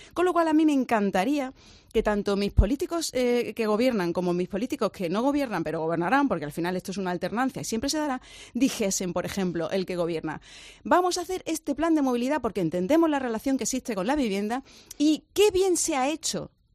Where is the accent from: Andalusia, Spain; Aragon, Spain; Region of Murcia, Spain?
Andalusia, Spain; yo como andaluza opino